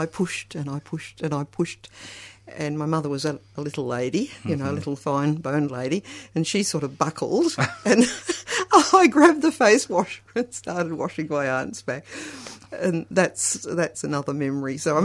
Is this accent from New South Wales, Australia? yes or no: no; Coburg, Victoria, Australia; born there; I was born in Coburg, in the Sacred Heart Hospital, in the middle of a freezing cold climate